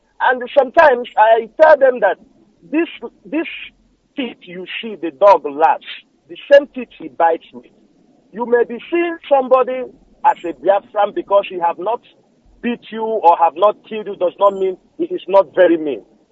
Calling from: Kuwait; I'm calling from Kuwait again.

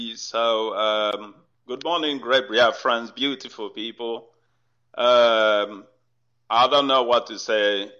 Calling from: London, United Kingdom; I'm calling from London here.

